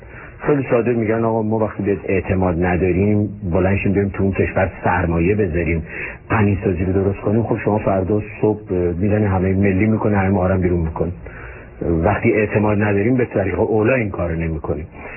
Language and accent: Persian; Iran; به عنوان یه ایرانی من خودم میگم آدم خجالت میکشه